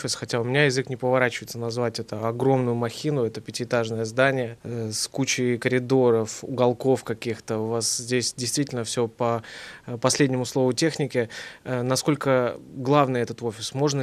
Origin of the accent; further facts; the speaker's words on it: Estonia; Филипп, ну мы с вами из Эстонии